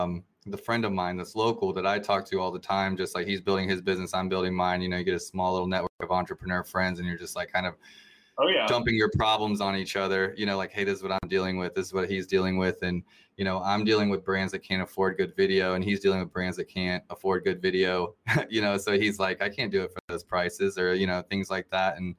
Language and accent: English; Kansas City, Missouri, United States; I'm from Kansas City, Missouri.